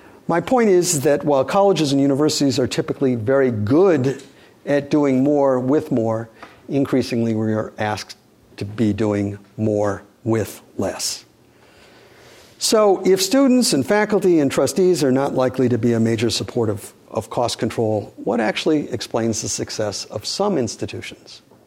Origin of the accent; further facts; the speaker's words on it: Michigan, United States; Again, I'm from Michigan.